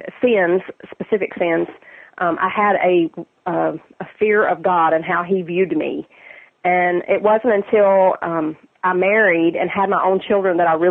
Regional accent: North Carolina, United States; But I grew up in North Carolina. We moved quite a bit because my dad was in the service. And we settled, though, pretty much there. That was our home base.

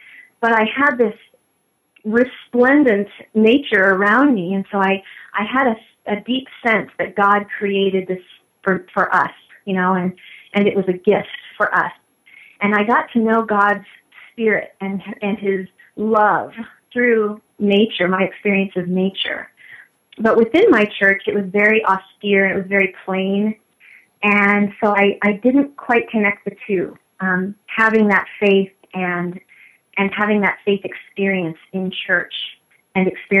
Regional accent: Alaska, United States; now in Phoenix, United States; I was born and raised in Alaska, so far, way away from Phoenix, Arizona, where I now live.

